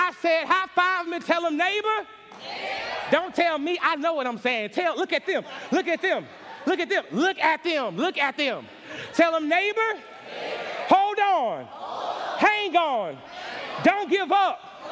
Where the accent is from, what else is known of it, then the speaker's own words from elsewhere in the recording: United States; Now listen, I'm originally from America.